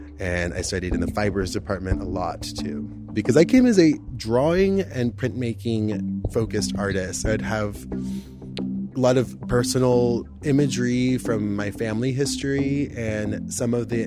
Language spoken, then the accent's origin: English; Arizona, United States; now in Chicago, United States; I've been in Chicago for 16 years, most of my life, but I'm originally from Arizona, very close to the Mexican border, a really small town.